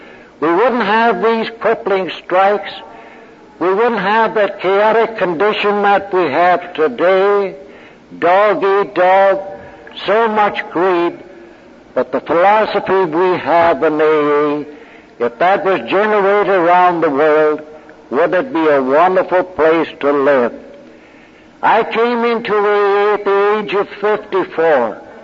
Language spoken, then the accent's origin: English; Cleveland, Ohio, United States; from Cleveland, Ohio.